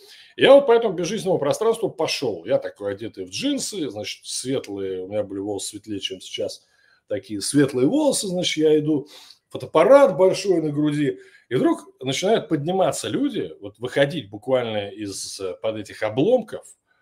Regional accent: Russia; Соответственно, моя страна Россия, значит, да, я из России.

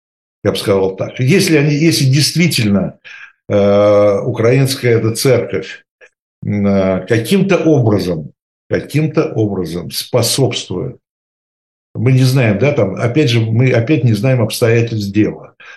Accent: Moscow, Russia; я себя считаю не просто россиянином, я себя считаю москвичом, поэтому москалем

